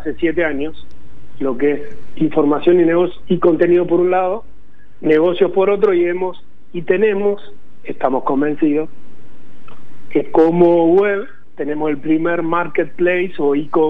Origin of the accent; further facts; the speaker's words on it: Canals, Córdoba, Argentina; yo estoy ahora en mi pueblo, en Canals, al sur de Córdoba, 8.000 habitantes